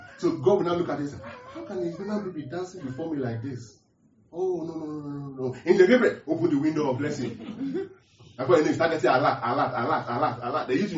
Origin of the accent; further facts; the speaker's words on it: South West, Nigeria; I come from the Yoruba part of the world, right? West Africa, West Nigeria, I'm from the West.